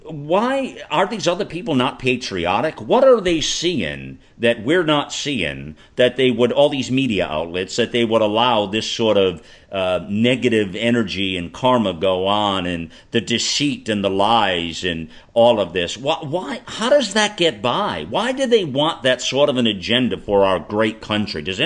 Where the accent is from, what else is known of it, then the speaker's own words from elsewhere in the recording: United States; I'm a patriot first. I'm an American before I'm anything.